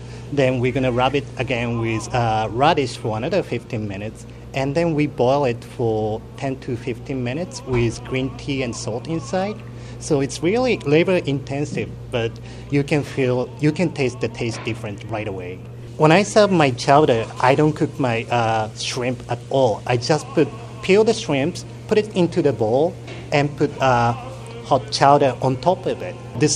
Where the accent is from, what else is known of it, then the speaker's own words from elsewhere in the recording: Tokyo, Japan; now in Prince Rupert, Canada; I grew up in Tokyo